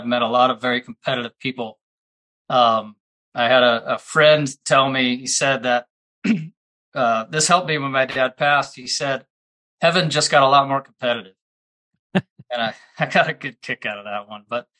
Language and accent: English; Oregon, United States; Well, it's funny you mentioned that because I actually spent most of my youth in Oregon.